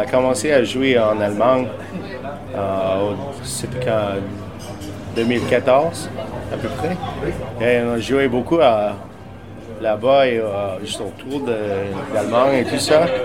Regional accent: Saskatchewan, Canada; French is a second language; On vient de la Saskatchewan. C'est au milieu.

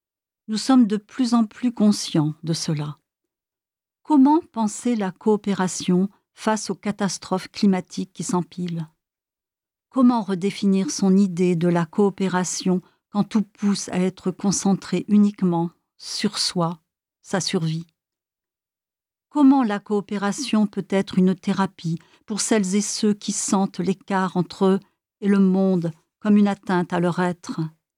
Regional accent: Burkina Faso; La thèse fondamentale que je souhaite exposer en tant que Burkinabé

